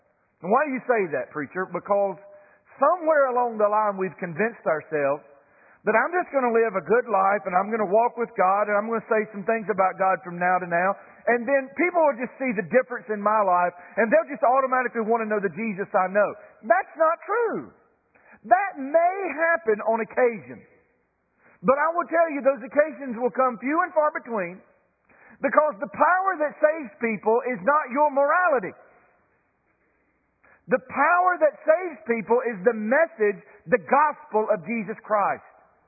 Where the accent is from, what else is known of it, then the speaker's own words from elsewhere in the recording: North Carolina, United States; Now, again, I went to Kings Mountain. I'm from Cleveland County.